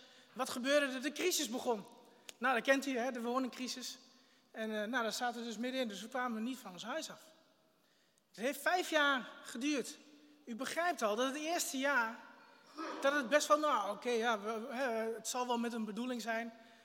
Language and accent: Dutch; Hengelo, Overijssel, Netherlands; Ik kom oorspronkelijk uit Hengelo. Daar komt de familie Fischer ook vandaan. Dat is mijn achtergrond. Ik ben getrouwd. Ik heb 2 kinderen.